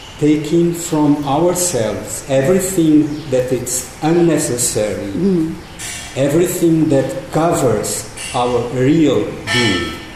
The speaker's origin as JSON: {"language": "English", "country": "Brazil", "first_language": "Portuguese", "second_language": "English", "said": "In Portuguese, okay. Is my mother tongue. I'm from Brazil."}